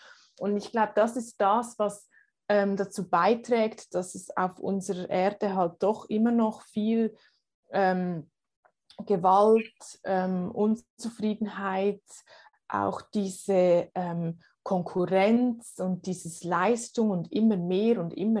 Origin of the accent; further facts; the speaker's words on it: Switzerland; Aber sind wir mal ehrlich, gerade bei uns in der Schweiz, ja